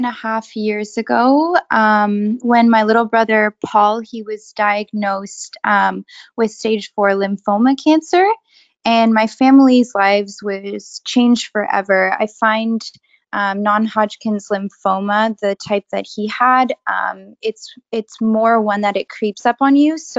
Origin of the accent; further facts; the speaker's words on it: Ottawa, Ontario, Canada; I'm from Ottawa, Ontario.